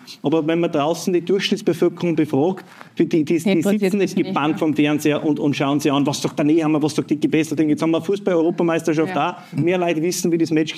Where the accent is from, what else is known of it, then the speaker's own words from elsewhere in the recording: Upper Austria, Austria; als Oberösterreicher